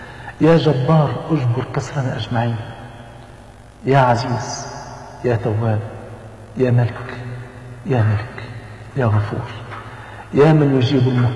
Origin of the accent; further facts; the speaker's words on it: Egypt; سواء اخ لينا كمصريين